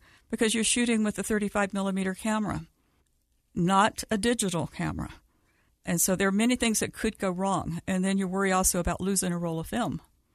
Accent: Georgia, United States; My home state of Georgia had one stake in Atlanta, and now there are several stakes in the Atlanta area, as well as a temple. In my little hometown, I grew up in a town that had about 800 people called Uvalde

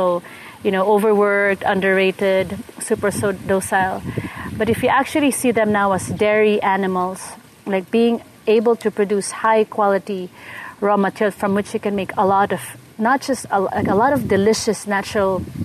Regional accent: Philippines; to bring it back to my home country, and use all my experience to build a brand that's Filipino but world class.

